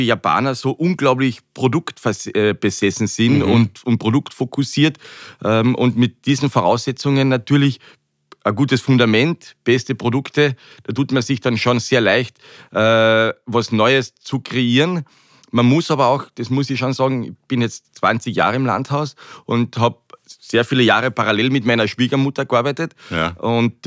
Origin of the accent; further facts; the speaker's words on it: Carinthia, Austria; Wie man hört, ich bin ein Kärntner, gebürtiger.